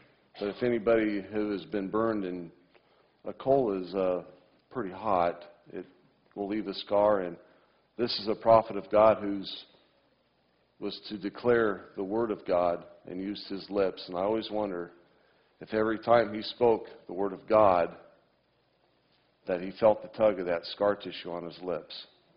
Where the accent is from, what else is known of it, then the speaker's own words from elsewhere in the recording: Oregon, United States; Anyway, yes, I grew up in Oregon, spent all but 1 year of my life there.